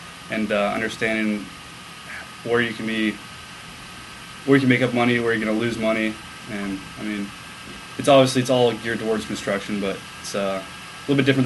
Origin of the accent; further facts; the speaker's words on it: Calgary, Alberta, Canada; now in United States; Well, I'm originally from Calgary, Alberta.